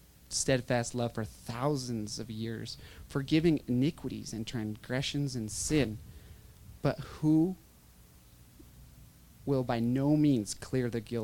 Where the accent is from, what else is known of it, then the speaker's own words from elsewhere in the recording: United States; I was growing up in the United States full of shame.